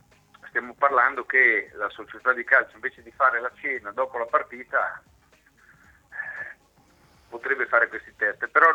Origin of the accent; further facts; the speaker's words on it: Ancona, Marche, Italy; accent: Anconetano; E se vuoi in anconetano, parlo in dialetto.